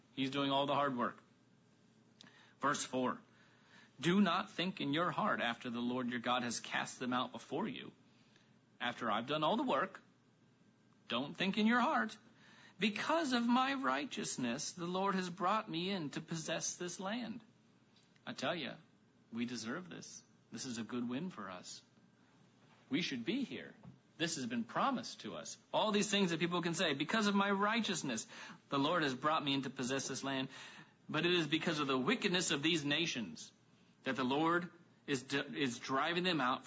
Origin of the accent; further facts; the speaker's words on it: Ohio, United States; I grew up in Ohio, and I remember going through social studies and the American history.